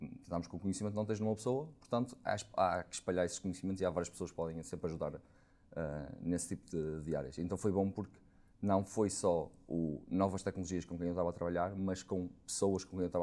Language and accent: Portuguese; Porto, Portugal; porque lá já como referi sou do Porto.